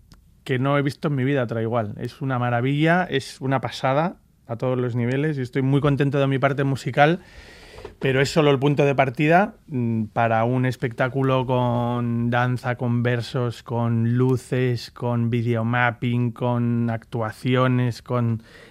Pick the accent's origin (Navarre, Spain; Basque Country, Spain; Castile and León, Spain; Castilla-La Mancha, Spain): Basque Country, Spain; Getxo; Sin embargo, yo que soy de Guecho, me dicen, ah